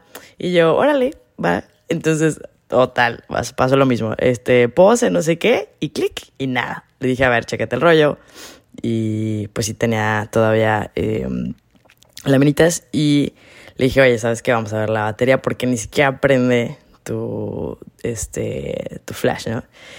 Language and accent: Spanish; Mexico; cuando ya descifran que soy mexicanísima